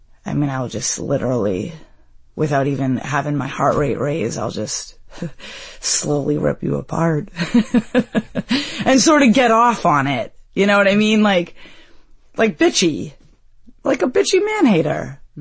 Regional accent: Marshfield, Massachusetts, United States; I'm 42 years old. I'm originally from Marshfield, Massachusetts. I've lived all over the world, though.

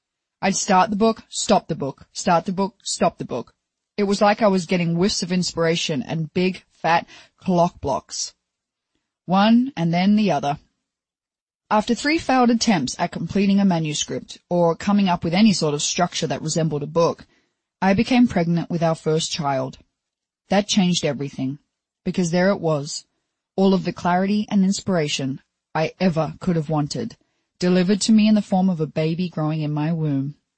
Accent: Fremantle, Western Australia, Australia; I was born and raised in Fremantle, Western Australia, by a single mum who is my hero. I was one of four kids

